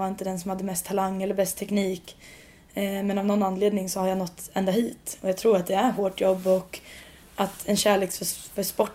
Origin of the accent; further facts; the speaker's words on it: Sweden; moved away; trots att jag bara varit här i 2 år och jag kommer från Sverige då.